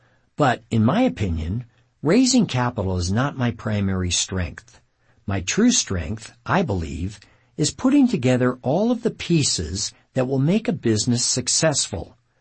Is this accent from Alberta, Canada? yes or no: yes; Edmonton, Alberta, Canada; entrepreneurs from my hometown of Edmonton in Canada.